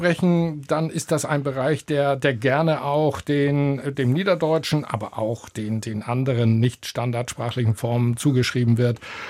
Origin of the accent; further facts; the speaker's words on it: Hamburg, Germany; die es nach dem letzten Krieg nach Hamburg verschlagen hat. Und da bin ich auf der Elbinsel Finkenwerder aufgewachsen, bin dort zur Schule gegangen und habe dann angefangen, in Hamburg zu studieren